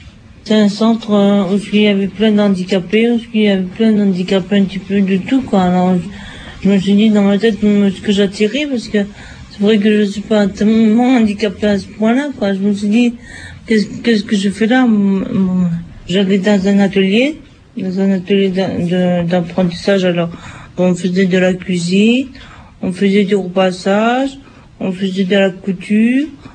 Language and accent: French; Île-de-France, France; born there; j'ai 34 ans. Je suis née à Souilly-sur-Roche, dans la région parisienne.